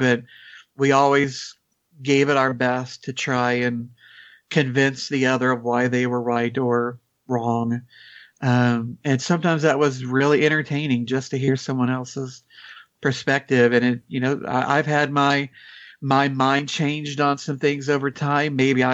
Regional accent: the South, United States; As a Southerner, it was always nice hearing another Southerner's perspective.

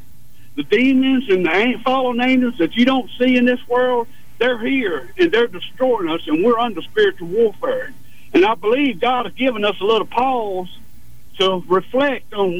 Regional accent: Alabama, United States; Look, I was raised in Alabama Village, and I was probably the worst sinner that's ever come out of there.

